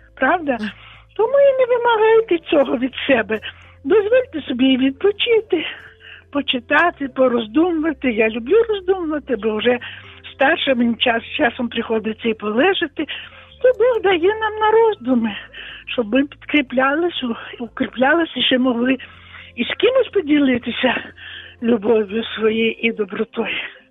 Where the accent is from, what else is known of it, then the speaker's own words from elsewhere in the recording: Volyn Oblast, Ukraine; я з Волині